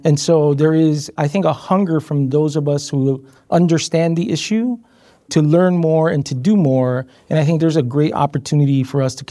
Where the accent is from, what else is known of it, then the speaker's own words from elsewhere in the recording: Chicago, Illinois, United States; And I grew up in South Lawndale, and I grew up four blocks from North Lawndale